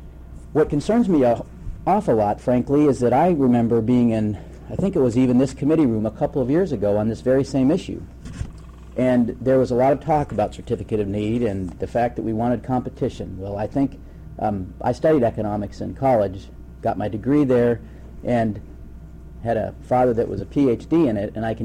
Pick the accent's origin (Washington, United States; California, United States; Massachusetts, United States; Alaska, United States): Alaska, United States; Fairbanks; I'm from Fairbanks. I grew up there